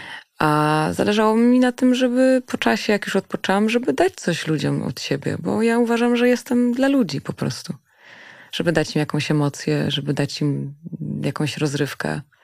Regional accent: Hamburg, Germany; first language German; Wychowywałam się, urodziłam się w Hamburgu i przez pierwsze 6 lat mówiłam po niemiecku.

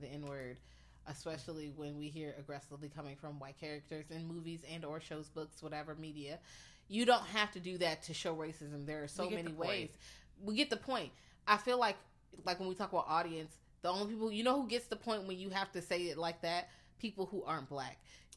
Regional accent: Richmond, Virginia, United States; Even in Virginia. I'm from Richmond.

